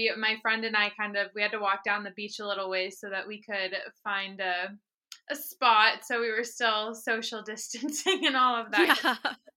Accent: Bath, Maine, United States; moved away as an adult; now in California, United States; Maine. I am from, originally from Bath, Maine. My parents now live in Vinyl Haven, Maine. So that's where our home is.

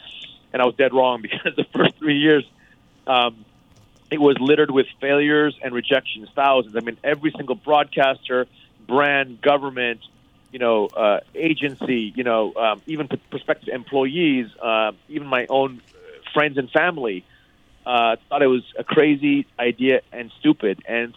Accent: Thailand; ever since I was a kid growing up in Thailand.

